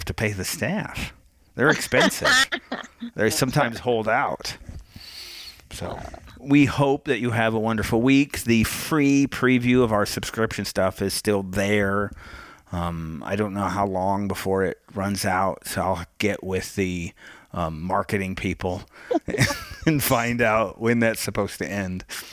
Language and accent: English; Michigan, United States; now in Texas, United States; This is a hockey house. I'm from Michigan.